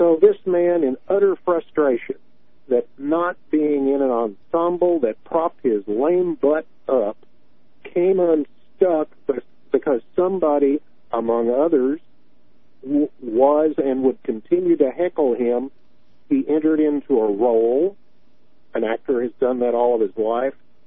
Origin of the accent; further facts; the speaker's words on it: the South, United States; as a Southerner that watched it go down and hated every minute of it